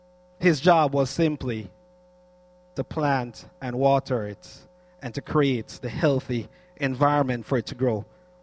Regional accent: United States; And so in our yard at 731, is what we call the house that we grew up in the United States.

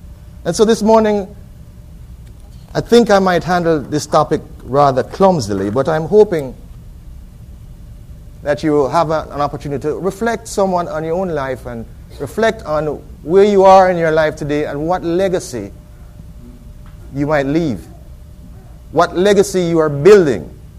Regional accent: Jamaica; And anywhere I go, and I mention that I'm a Jamaican, people know about Jamaica because of the influence

